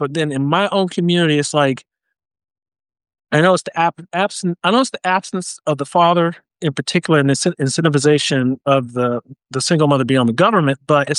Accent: North Carolina, United States; I'm Black American. So, and I come from the South, you know, down in North Carolina, but, you know, I'm a military brat.

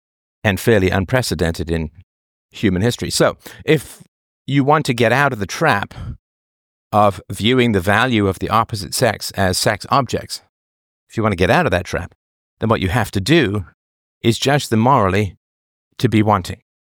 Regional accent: England, United Kingdom; I mean, I was raised in England, of course, and I was fascinated with World War II history.

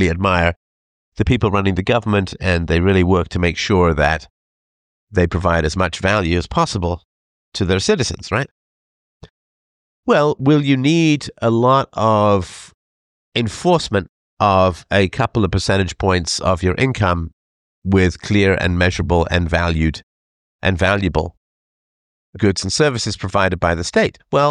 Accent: England, United Kingdom; also born or lived in Ireland; I grew up in England and in, you know, various, you know, England and Ireland, in fact

